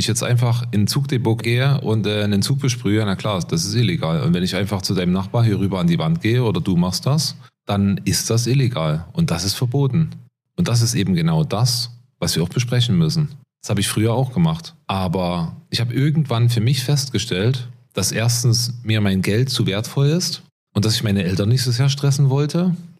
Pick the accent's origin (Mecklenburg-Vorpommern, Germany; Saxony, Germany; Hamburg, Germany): Saxony, Germany; moved away as an adult; now in Switzerland; Ich stamme aus dem Erzgebirge, lebe mittlerweile seit 15 Jahren in der Schweiz.